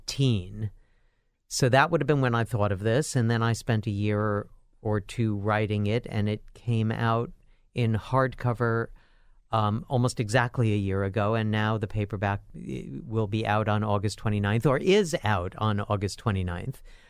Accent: New York City, New York, United States; I used to joke that I grew up in Madison Square Garden, Yankee Stadium, the Polo Grounds, and later Shea Stadium.

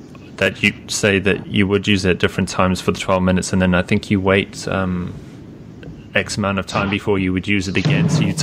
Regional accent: Johannesburg, Gauteng, South Africa; now in Europe; especially where I was from, Johannesburg

